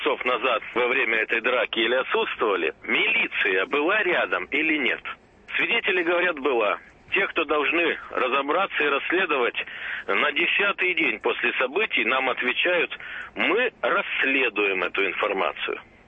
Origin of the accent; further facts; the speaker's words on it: Siberia, Russia; Вот я сибиряк, с одной стороны, мне не нужны конфликты там